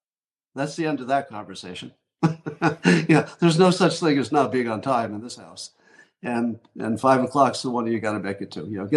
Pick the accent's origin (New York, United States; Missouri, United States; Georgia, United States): New York, United States; Windham; I grew up in a very small town, Windham, New York, in the Catskill Mountains.